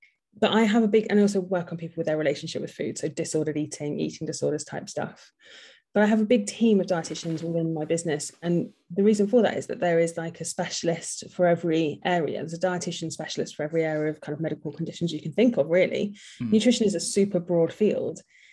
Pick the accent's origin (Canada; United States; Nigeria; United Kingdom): United Kingdom; South West England; So I grew up in Devon